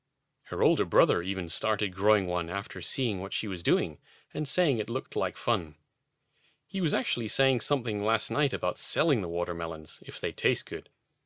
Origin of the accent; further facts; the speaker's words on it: Sweden; I remember growing up in Sweden in the 1980s and going to the candy store every Saturday with my parents to get some candy.